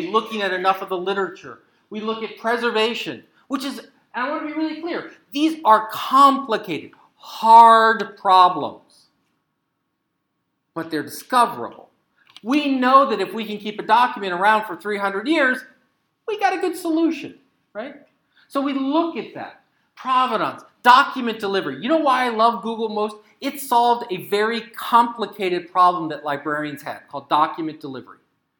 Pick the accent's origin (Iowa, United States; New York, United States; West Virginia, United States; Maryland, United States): New York, United States; Syracuse; I come from Syracuse, New York, and you might go, oh, Syracuse, yeah, that's a city, right?